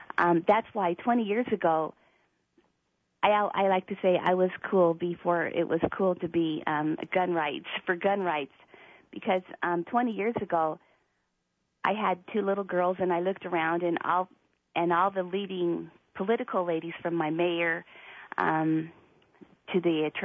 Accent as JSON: {"language": "English", "town": "Shelley", "region": "Idaho", "country": "United States", "said": "And I'm originally from Shelley, Idaho, and so I'm really excited to do a show with you today"}